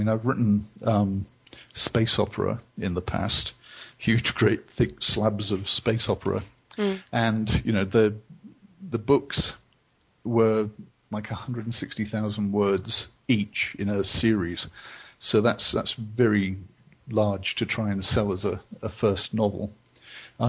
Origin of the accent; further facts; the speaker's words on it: Yorkshire and the Humber, United Kingdom; I started life as a Brit, a Yorkshireman, actually.